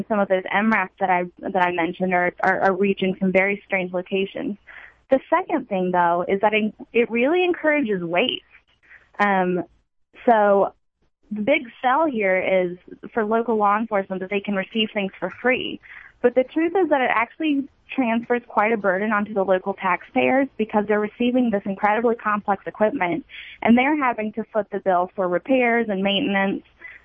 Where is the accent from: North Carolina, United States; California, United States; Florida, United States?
North Carolina, United States; My home state of North Carolina